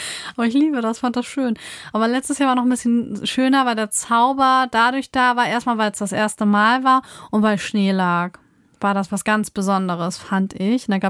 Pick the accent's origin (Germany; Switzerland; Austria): Germany; Lower Saxony; born or raised there